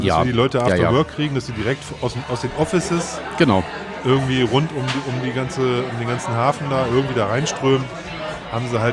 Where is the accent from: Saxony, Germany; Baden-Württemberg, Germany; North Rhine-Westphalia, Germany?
Saxony, Germany; Leipzig; ich als Leipziger habe mir in Hamburg einfach Kundentermine gemacht